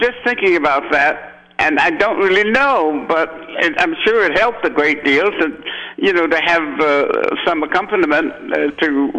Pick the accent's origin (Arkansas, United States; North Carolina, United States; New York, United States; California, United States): California, United States; San Francisco; And I'll be forever grateful to the gods for having me being born and raised there.